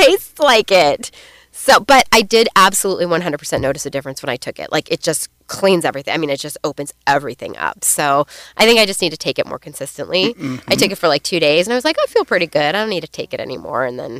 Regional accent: California, United States; And I grew up in California where we didn't have a whole lot of, like college sports

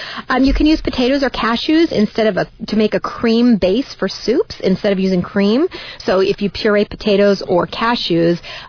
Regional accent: California, United States; I actually, growing up in California, not Northern California, but Southern California has a lot of avocado.

